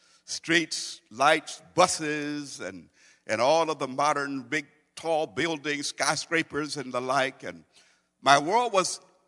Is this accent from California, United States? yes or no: no; Brooklyn, Illinois, United States; I was raised in Brooklyn, Lovejoy, Illinois.